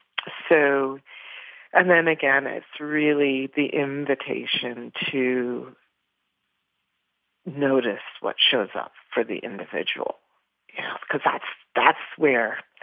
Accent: Toronto, Ontario, Canada; I grew up growing up in Toronto

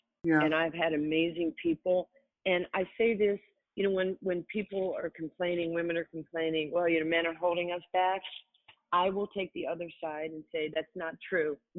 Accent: New York, United States; I'm not real smart or nothing because, like, I'm from New York

